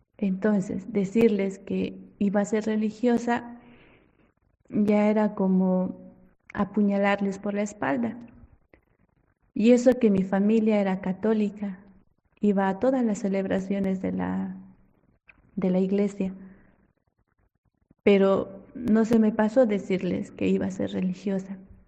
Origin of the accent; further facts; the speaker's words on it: Tarabuco, Chuquisaca, Bolivia; misionera de la Providencia. Yo nací en Bolivia, en una provincia del departamento de Chuquisaca, que se llama Tarabuco. En este pueblo se fue entretejiendo mi vocación